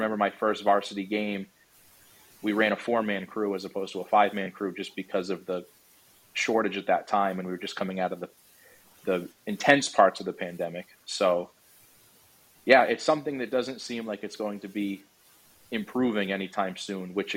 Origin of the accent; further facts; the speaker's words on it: Massachusetts, United States; I'm from Massachusetts, in the Massachusetts High School Association